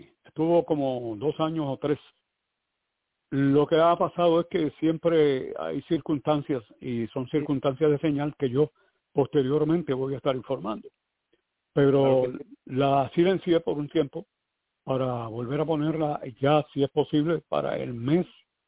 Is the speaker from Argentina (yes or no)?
no; Aguadilla, Puerto Rico; also born or lived in Santurce; yo estudié en la Interamericana, pero estaba en la Interamericana de Aguadilla. Yo nací en Santurce